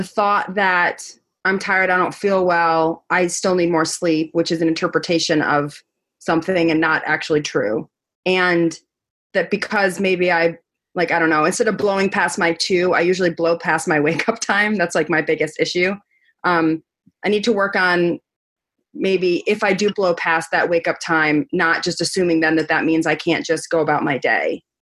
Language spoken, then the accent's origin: English; New York, United States; I'm from New York, so it's cold outside and I just like do not want to hustle.